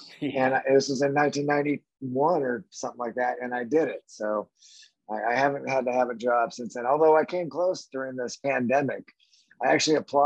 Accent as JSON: {"language": "English", "town": "Tucson", "region": "Arizona", "country": "United States", "tie": "born or raised there", "said": "You know, we grew up in Tucson. We started the band in Tucson"}